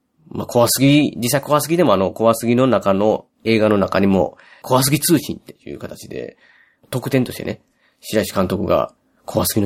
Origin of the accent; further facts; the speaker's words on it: Osaka, Japan; 僕大阪なんでね。